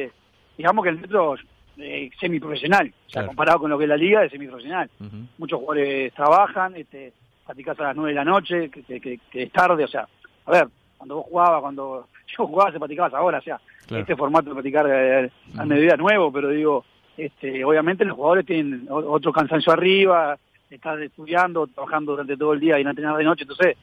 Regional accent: Buenos Aires Province, Argentina; todos los que somos de Goes

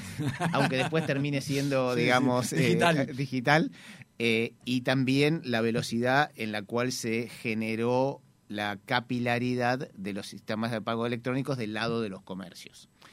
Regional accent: Argentina; now in Uruguay; yo vengo de Argentina, pero viví en muchos países.

